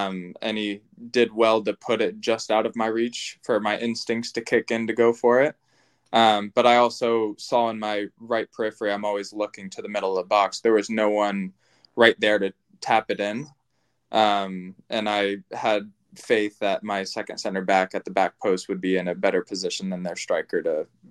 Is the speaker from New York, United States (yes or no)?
no; Loudoun County, Virginia, United States; it was against Loudoun United, which is my hometown club. They weren't a team when I was younger and living there, but they're from fully my hometown